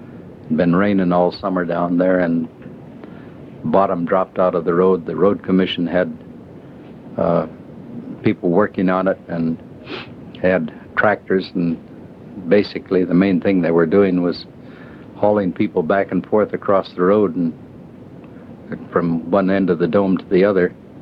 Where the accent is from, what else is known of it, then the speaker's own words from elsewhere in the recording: Everett, Washington, United States; I had a friend from my hometown of Everett